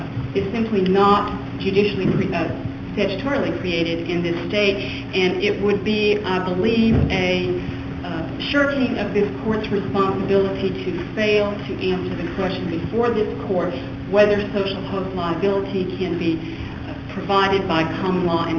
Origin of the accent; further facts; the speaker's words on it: San Antonio, Texas, United States; my name is … I'm an attorney from San Antonio